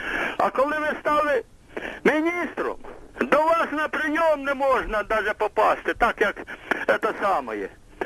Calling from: Kyiv, Ukraine

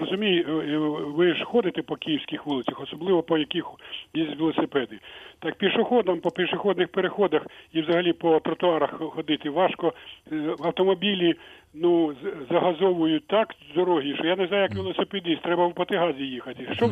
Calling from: Kyiv, Ukraine; з Києва вас турбує.

